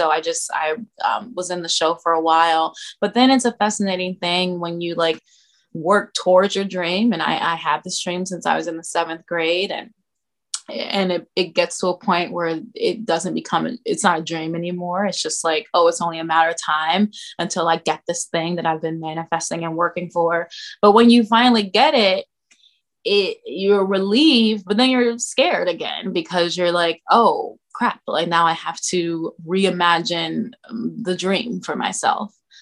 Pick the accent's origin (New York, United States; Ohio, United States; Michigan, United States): Ohio, United States; Cincinnati; because I'm from Cincinnati, mm-hmm. and it was in my backyard. You know, my childhood home is 20 minutes away from the school.